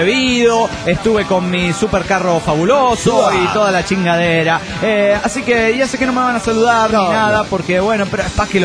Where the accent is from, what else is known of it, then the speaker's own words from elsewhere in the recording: Puebla, Mexico; Hola amigos, soy … de Puebla, México.